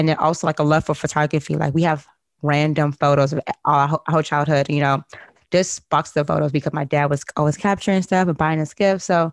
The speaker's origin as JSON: {"language": "English", "country": "Nigeria", "said": "I'm Nigerian."}